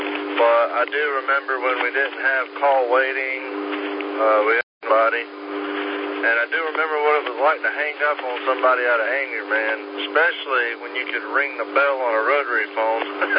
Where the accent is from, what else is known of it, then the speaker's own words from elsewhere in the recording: North Carolina, United States; where I lived growing up in North Carolina. We were like the one spot on the map that didn't have service in our area.